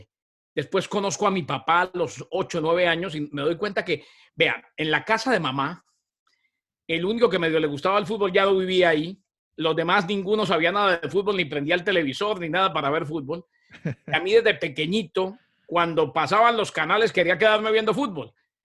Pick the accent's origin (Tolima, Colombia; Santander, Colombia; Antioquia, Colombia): Santander, Colombia; Bucaramanga; also born or lived in New York; Yo más que colombiano soy bumangués. Soy de Bucaramanga. Nací en Nueva York, Pedro, pero tengo de neoyorquino lo que tengo de la Mujer Maravilla. Nada. Me llevaron a Bucaramanga de regreso a los 30 días de nacido.